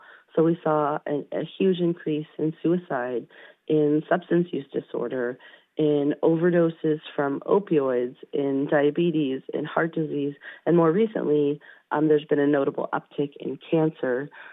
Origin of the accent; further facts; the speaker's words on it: California, United States; Yeah, I'm a member of the Yurok tribe. I grew up on the Klamath River in Humboldt County, about a quarter mile from my ancestral village of Shragon. It's really interesting because I grew up very rural.